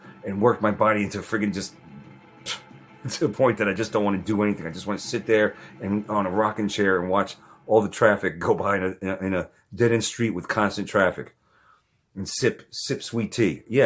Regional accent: Brooklyn, New York, United States; I also remember growing up in Brooklyn, first 11 years of my life

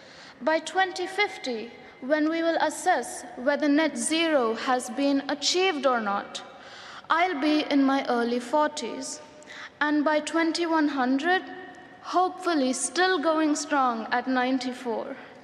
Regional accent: India; I'm not just a girl from India. I'm a girl from Earth, and I'm proud to be so.

